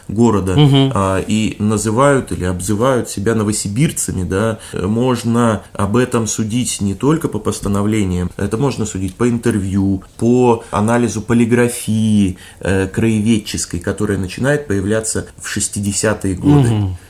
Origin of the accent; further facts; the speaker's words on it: Novosibirsk, Novosibirsk Oblast, Russia; И что я живу здесь, значит, я новосибирец, да, я новосибирец.